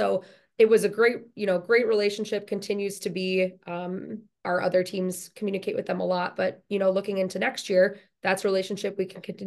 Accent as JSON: {"language": "English", "town": "Minnetonka", "region": "Minnesota", "country": "United States", "said": "I'm not. I'm actually from right outside of the Twin Cities, from Minnetonka, Minnesota."}